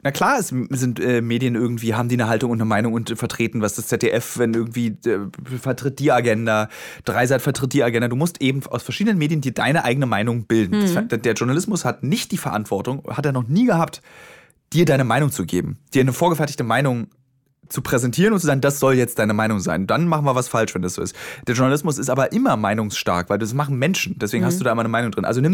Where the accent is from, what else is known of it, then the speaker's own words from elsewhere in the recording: East Germany, Germany; ich bin in der DDR aufgewachsen, ich hatte Russisch in der Schule